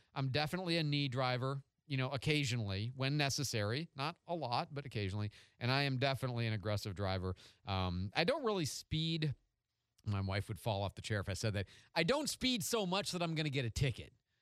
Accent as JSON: {"language": "English", "town": "Chicago", "region": "Illinois", "country": "United States", "tie": "born or raised there", "said": "I mean, I grew up in Chicago. Forgive me. It's in me."}